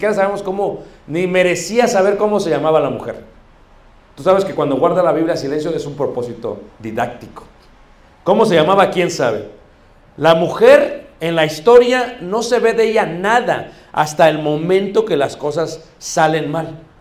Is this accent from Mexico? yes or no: yes; Mexico; Como buenos mexicanos siempre pensamos en organigrama.